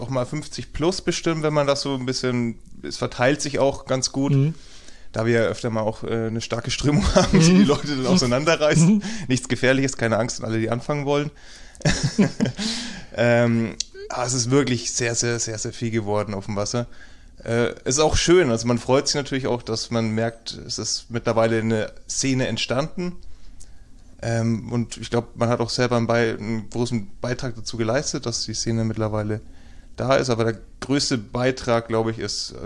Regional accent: Nuremberg, Bavaria, Germany; auch aus der Nürnberger Region, meine alte Heimat.

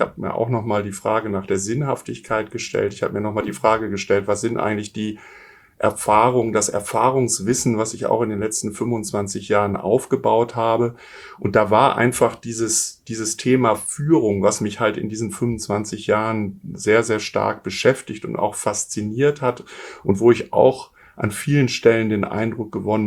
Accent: Essen, North Rhine-Westphalia, Germany; ich bin geboren und aufgewachsen in Essen

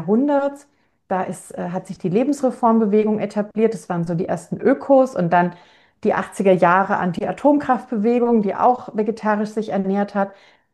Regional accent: Bavaria, Germany; also ich komme aus der Gegend von Franken

